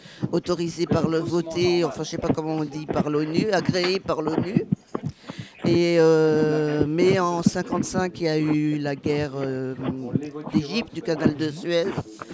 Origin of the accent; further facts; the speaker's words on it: Montreuil, Île-de-France, France; born or raised there; also born or lived in Israel